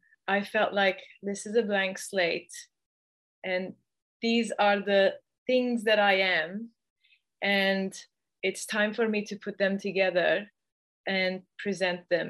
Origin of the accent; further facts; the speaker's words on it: Lebanon; also born or lived in Armenia; now in Australia; I grew up in Lebanon, and I'm of Armenian heritage, and I lived in Armenia, studied music in Armenia. So when I came to Australia